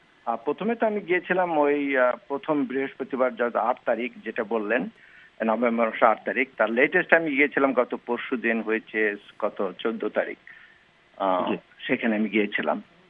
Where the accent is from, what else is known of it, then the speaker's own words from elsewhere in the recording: Bangladesh; now in Sacramento, United States; আমরা স্যাক্রামেন্টোর প্যারাডাইস থেকে 90 মাইল নর্থে, আমরা স্যাক্রামেন্টোর বাসি বাংলাদেশি, প্রচুর বাংলাদেশি আছি